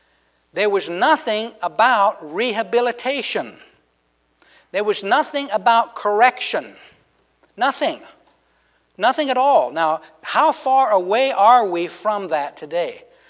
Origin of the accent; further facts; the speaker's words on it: Arizona, United States; I'm from Arizona, so this guy, Joseph Arpaio, he is the sheriff of Maricopa County in Arizona.